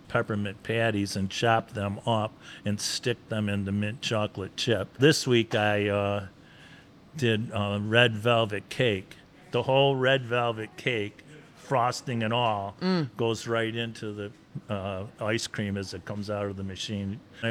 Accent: Lockport, New York, United States; No, I'm from Lockport. Yeah. Grew up in Lockport, but I used to come here a lot.

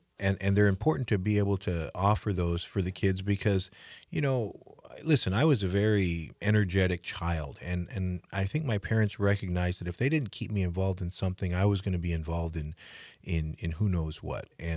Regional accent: Yuma, Arizona, United States; My brother and I were raised here in Yuma. We grew up playing sports and involved in activities, like 4-H and the Yuma County Fair the Science Fair and all that kind of things. And so, I had a really good upbringing here in Yuma.

